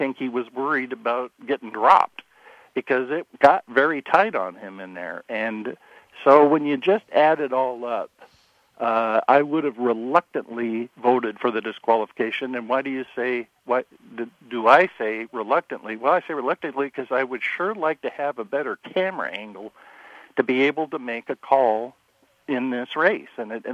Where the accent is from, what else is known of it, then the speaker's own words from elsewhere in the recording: Washington, United States; something I'm familiar with growing up. But the track in my hometown, Playfair, was a 5/8 oval.